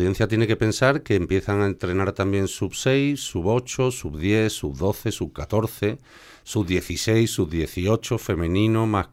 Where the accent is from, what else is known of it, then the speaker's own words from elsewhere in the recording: Jerez, Andalusia, Spain; yo vengo de Jerez y allí hay 2 campos y están haciendo el tercero.